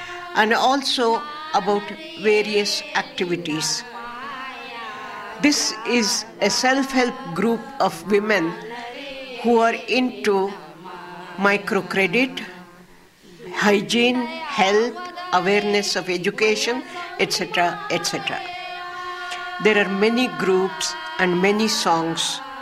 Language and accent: English; Bengaluru, Karnataka, India; from Bangalore, India.